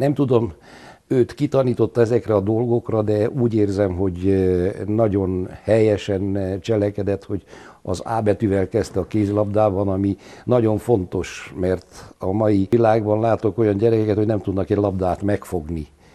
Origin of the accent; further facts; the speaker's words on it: Odorheiu Secuiesc, Harghita, Romania; Nem, ez igaz, Székelyudvarhelyen születtem 1949-ben. Elemi iskoláimat a Józsa Béla tanítóképző elemi osztályaiban végeztem.